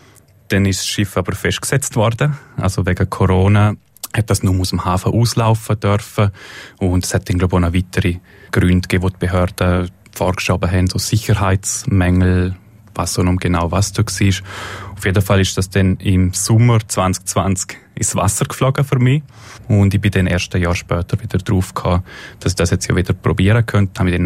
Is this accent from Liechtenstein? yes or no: yes; Eschen, Liechtenstein; Ich bin in Eschen aufgewachsen, habe 18 Jahre hier gewohnt.